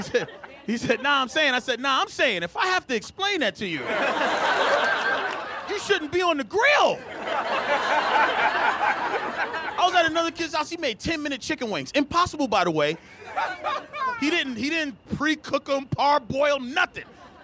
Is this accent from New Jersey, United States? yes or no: no; Boston, Massachusetts, United States; I'm from Boston, and I think it's so lovely.